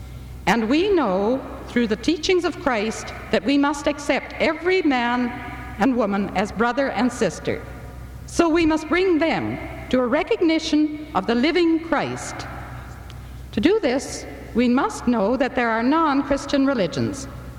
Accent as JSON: {"language": "English", "country": "India", "tie": "born there", "said": "I was born in India, and in January of this year, I fulfilled a long-cherished wish to return to the land of my birth."}